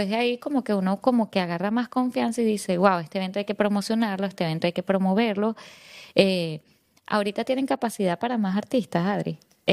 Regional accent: Venezuela; no sé por qué los venezolanos no apostamos a lo nuestro

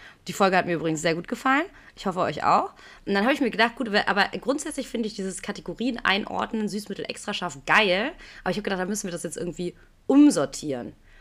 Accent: Aachen, North Rhine-Westphalia, Germany; Ja, ich komme aus Aachen.

